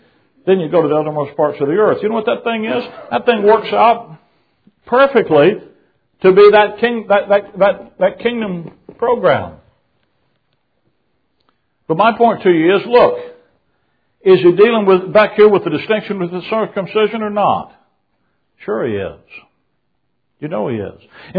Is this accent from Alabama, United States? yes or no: yes; Alabama, United States; Now, I'm from Alabama. I know the difference between being up north and down south.